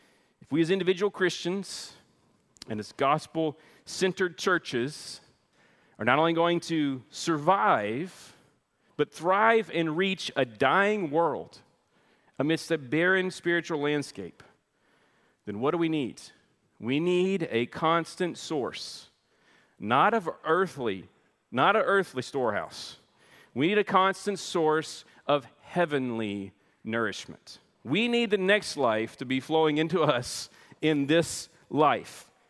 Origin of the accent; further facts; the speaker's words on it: the South, United States; because I'm from the South, right?